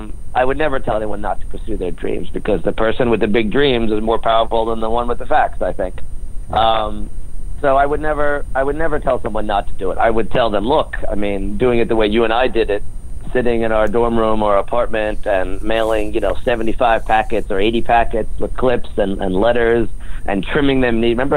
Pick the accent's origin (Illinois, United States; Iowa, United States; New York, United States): New York, United States; And we're both from New York, and the dream was to get back to New York and be in that market